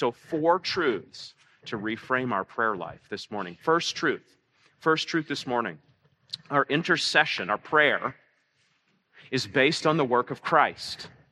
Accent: Maine, United States; I grew up in Baptist youth camp, so that's not a dig. In coastal Maine, it was a small Baptist youth camp, but it shaped me.

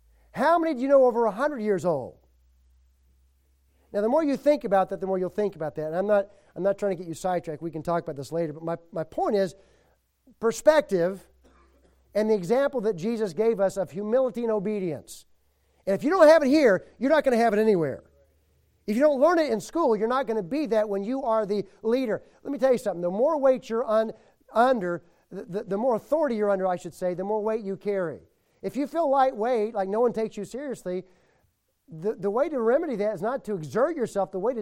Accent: Nashville, Tennessee, United States; Look, I'm from Nashville.

